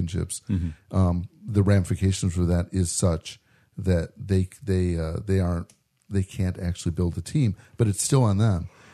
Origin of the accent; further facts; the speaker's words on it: Chicago, Illinois, United States; I'm from Chicago, so I'm faithful. I'm a loyal Chicago guy, even though I'm ready to move.